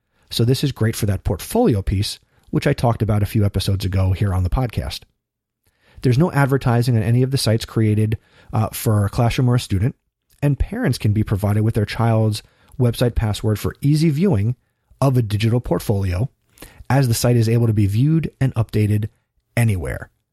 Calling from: Montreal, Quebec, Canada; I'm writing from Montreal, Canada

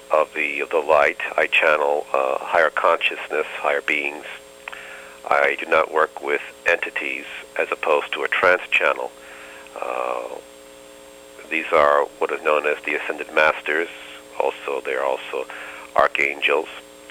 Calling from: Nyack, New York, United States; I'm calling from Nyack, New York, which is in the Hudson Valley.

